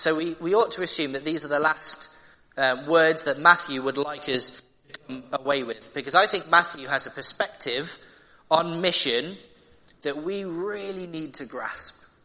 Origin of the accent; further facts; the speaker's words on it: Nottingham, East Midlands, United Kingdom; I grew up in Nottingham, so football is sort of the sport that you come up with.